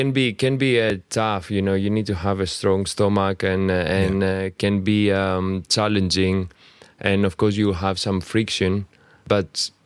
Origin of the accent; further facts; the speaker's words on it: Athens, Attica, Greece; English is a second language; I'm originally Greek. I come from Athens. I live in 7 different countries